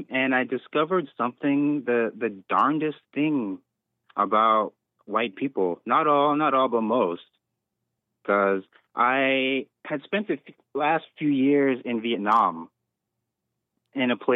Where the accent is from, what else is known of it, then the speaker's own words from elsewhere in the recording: United States; No, I'm American.